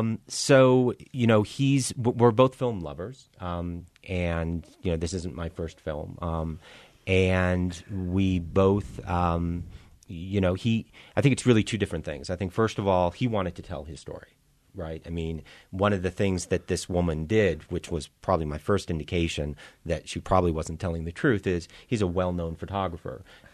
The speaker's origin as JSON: {"language": "English", "town": "Boston", "region": "Massachusetts", "country": "United States", "tie": "born or raised there", "said": "We grew up in Boston."}